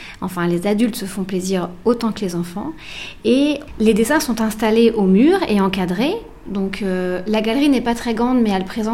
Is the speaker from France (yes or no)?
yes; France; now in Sydney, Australia; parce que je suis française